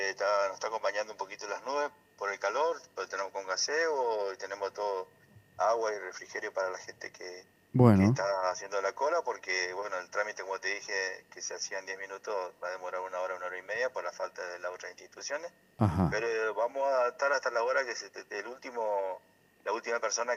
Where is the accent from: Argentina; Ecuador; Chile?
Argentina; Santo Tomé; hoy en Santo Tomé, en mi tierra, no podemos estar